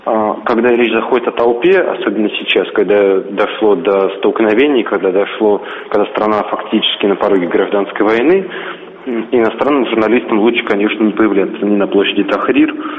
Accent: Moscow, Russia; мы из России, что мы из Москвы

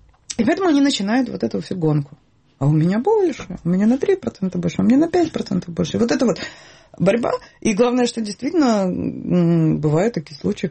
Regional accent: Russia; вроде как я из России приезжаю в Крым

